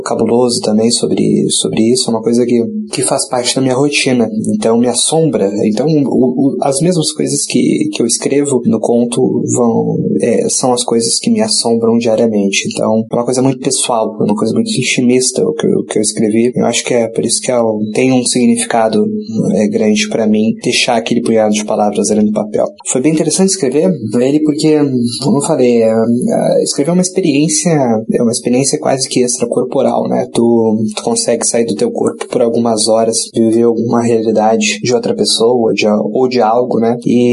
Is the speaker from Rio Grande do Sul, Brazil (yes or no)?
yes; Rio Grande do Sul, Brazil; now in Florianópolis, Brazil; sou gaúcho, mas moro em Florianópolis há um tempo, tenho 26 anos.